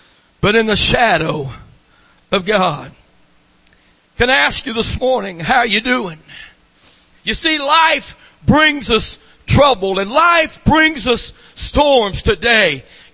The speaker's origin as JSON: {"language": "English", "town": "Lubbock", "region": "Texas", "country": "United States", "tie": "born or raised there", "said": "I have a lot of stories about a kid growing up in Lubbock there and seeing those tornadoes all around."}